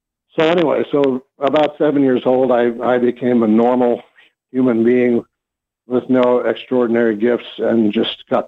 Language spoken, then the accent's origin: English; Rapid City, South Dakota, United States; I was growing up in Western South Dakota in Rapid City